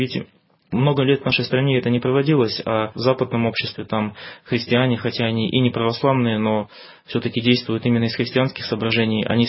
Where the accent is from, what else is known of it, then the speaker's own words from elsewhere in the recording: Siberia, Russia; now in Saint Petersburg, Russia; Я сам родился в Сибири, получил образование, жил там в разных регионах. Теперь 4 года живу в Петербурге, часто бываю в Москве.